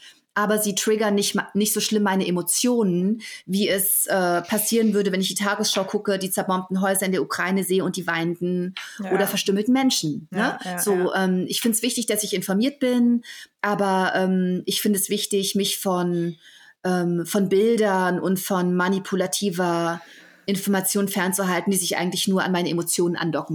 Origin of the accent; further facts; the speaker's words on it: Germany; accent: German; ich mit meinem deutschen Akzent mich da so durchwurschtle